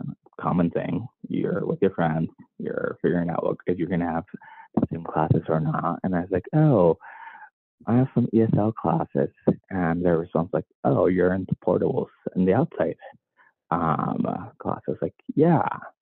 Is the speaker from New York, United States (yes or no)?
no; Washington, United States; I grew up in Washington State in a community with a huge migrant population, a lot of families working in the fields, and Spanish and other languages were very, very common.